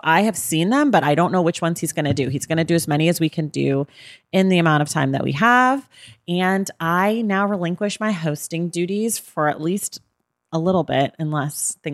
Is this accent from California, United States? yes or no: yes; California, United States; my mom like didn't really remember it because we're from California.